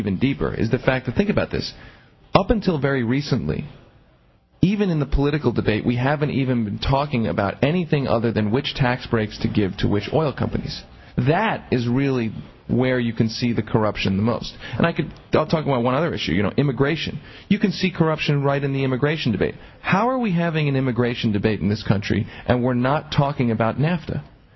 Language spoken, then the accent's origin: English; Philadelphia, Pennsylvania, United States; I'm originally from Philadelphia, yeah.